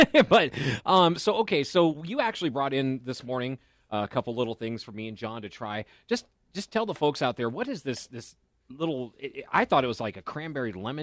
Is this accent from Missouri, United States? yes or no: yes; Kansas City, Missouri, United States; now in Reno, United States; being from Kansas City, Missouri, you know, I always tell people like, oh, I'm from Kansas City.